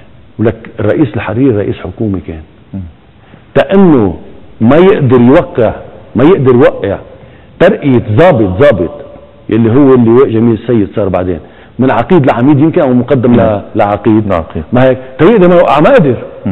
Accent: Lebanon; خي انا كلبناني ما بدي يكون في علي صبغه اني ارهابي برا

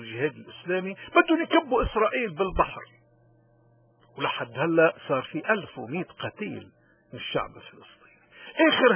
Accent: Lebanon; ونحن كلبنانيين، كل حدا بلبنان

